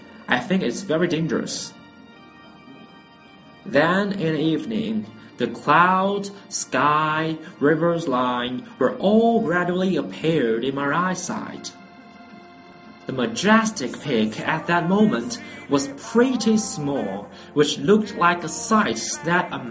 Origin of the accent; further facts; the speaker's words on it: Wenzhou, Zhejiang, China; English is a second language; I'm from Wenzhou, which locates in Zhejiang province.